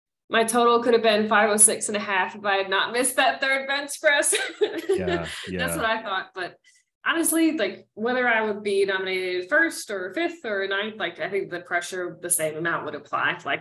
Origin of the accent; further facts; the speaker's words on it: Raleigh, North Carolina, United States; now in Charlotte, United States; I grew up pretty much here in North Carolina in Raleigh. Like, I haven't moved too far. I went to college in Raleigh, then I've moved around a little bit, and now I'm in Charlotte.